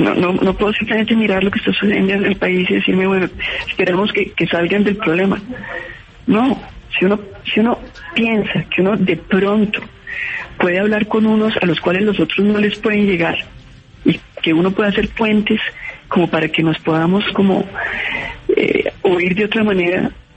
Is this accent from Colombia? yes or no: yes; Colombia; A cada uno de nosotros como colombianos